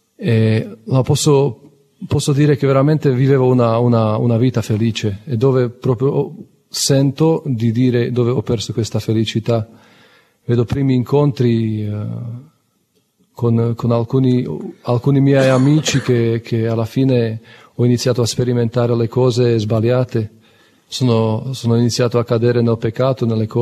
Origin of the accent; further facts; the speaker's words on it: Slovakia; Italian is a second language; ho 32 anni e, come ha detto Don Andrea, vengo dalla Slovacchia. Sono cresciuto in una famiglia cristiana anche io.